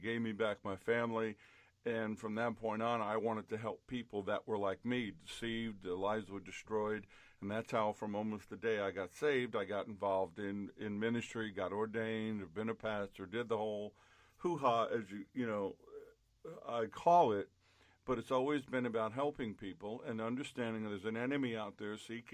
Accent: New York, United States; I'm still a New Yorker at heart.

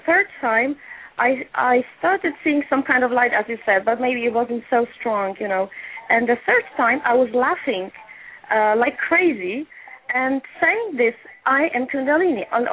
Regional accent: Poland; English is a second language; Hi. I'm coming from Poland, actually, from Europe.

